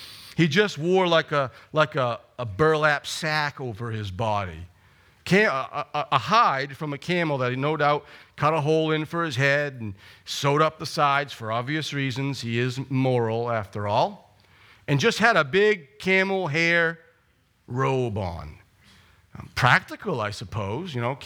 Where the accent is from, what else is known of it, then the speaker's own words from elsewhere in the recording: Hudson, Maine, United States; growing up in Hudson, Maine, Bradford, Maine. I grew up on a dirt road. Very often, you know, my road was dirt. That's the life of Maine, right?